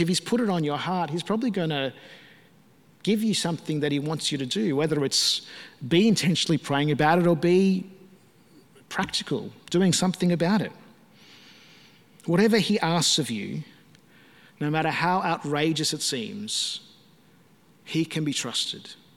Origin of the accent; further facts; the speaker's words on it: Melbourne, Victoria, Australia; he put it on my heart to come back to Melbourne, to my hometown and to my home church where I came to faith, the church that my parents were still worshipping at.